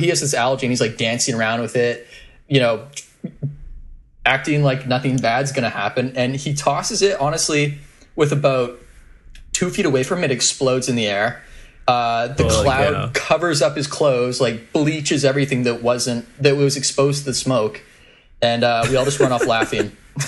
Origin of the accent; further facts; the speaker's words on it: Regina, Saskatchewan, Canada; I am from Canada, I would say. specifically, I guess Regina, Saskatchewan.